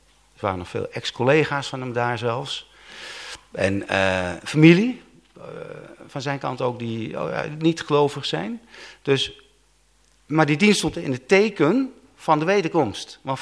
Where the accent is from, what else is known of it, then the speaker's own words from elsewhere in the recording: Amsterdam, North Holland, Netherlands; also born or lived in Groningen; oorspronkelijk kom ik uit de gemeente Amsterdam. Ja, heel vroeger Groningen. Ik ben geboren in Groningen. Maar op het 10e jaar naar Amsterdam gegaan. Daar opgegroeid, ook in de kerk, zeg maar.